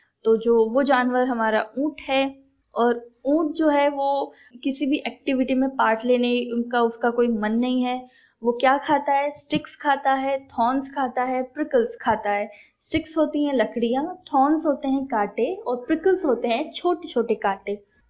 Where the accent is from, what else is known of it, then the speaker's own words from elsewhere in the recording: Rajasthan, India; और मैं राजस्थान से हूँ। मैंने अपनी स्कूलिंग भी राजस्थान से ही कंप्लीट की है और अपना ग्रेजुएशन मैंने दिल्ली यूनिवर्सिटी से पूरा किया है।